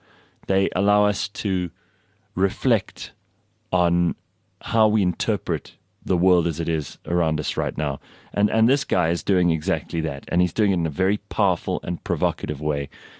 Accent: Pretoria, Gauteng, South Africa; And you're from Pretoria, my hometown.

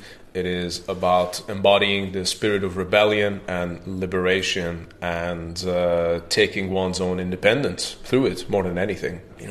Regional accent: Iran; now in United Kingdom; I was born and raised in the Islamic Republic of Iran, and I now play black metal in the UK.

